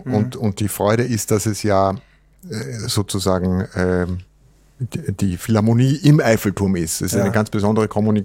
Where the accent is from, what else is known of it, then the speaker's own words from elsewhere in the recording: Vienna, Austria; ich bin Wiener, sozusagen durch und durch in drei Generationen